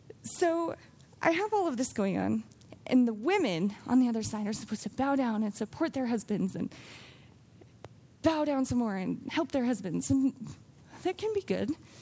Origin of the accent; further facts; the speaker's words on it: Wyoming, United States; So I grew up in Wyoming. This is important to help you understand my story here. For most of my life, I've been here in Wyoming, not in Laramie, but in Wyoming.